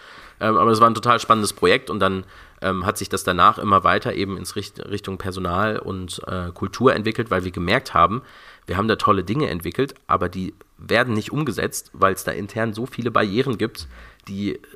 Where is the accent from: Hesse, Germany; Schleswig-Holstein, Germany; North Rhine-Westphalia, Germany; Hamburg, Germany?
Hesse, Germany; Frankfurt; in Frankfurt, wo ich groß geworden bin.